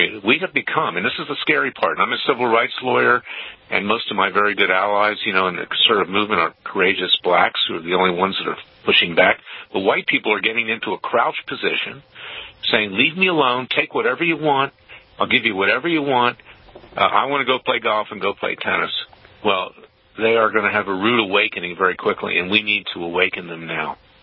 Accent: Florida, United States; My home state of Florida. I like what Governor DeSantis is doing.

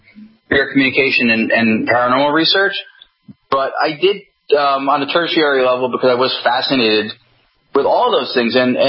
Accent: New Jersey, United States; also born or lived in Los Angeles; So I'm from New Jersey, which is where I am back living now. But at the time I began doing anything with paranormal stuff, I was living in Los Angeles for 14 years.

